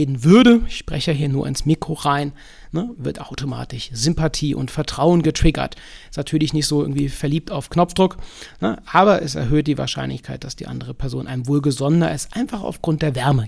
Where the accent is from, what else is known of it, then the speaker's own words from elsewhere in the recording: North Rhine-Westphalia, Germany; Da bin ich ja aufgewachsen in der Nähe Köln und wohne ich auch, also nicht im Schloss, aber daneben.